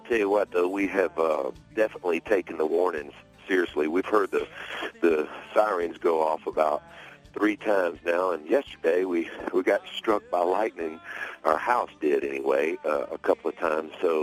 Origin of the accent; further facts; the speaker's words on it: Florida, United States; And I'm not just saying it because it's my home state of Florida